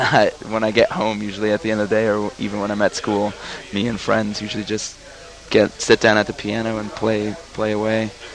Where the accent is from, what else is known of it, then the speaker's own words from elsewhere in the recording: Los Alamos, New Mexico, United States; we have kids coming in to do art from all over the state, and I come from Los Alamos.